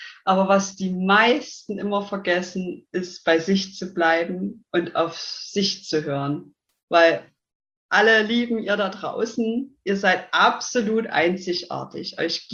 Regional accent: Saxony, Germany; accent: Saxon; bin 30 Jahre jung, komme ja aus dem in Sachsen, deswegen der Dialekt, der kommt, denke ich, sehr stark raus.

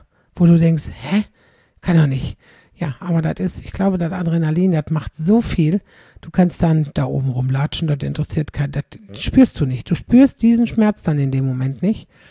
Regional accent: Aldekerk, North Rhine-Westphalia, Germany; in Wachtendonk, das ist knapp neben meiner Heimat in Aldekerk

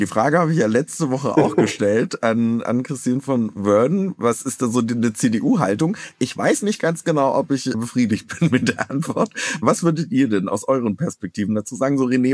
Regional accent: East Germany, Germany; weil ich als Kind im Osten aufgewachsen bin und ich bin ja so ohne Community aufgewachsen.

